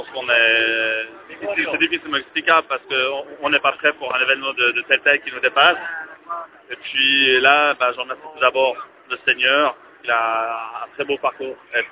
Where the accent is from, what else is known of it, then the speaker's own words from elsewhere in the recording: Fribourg, Switzerland; Je lui ai répondu que je venais donc de Suisse, de Fribourg.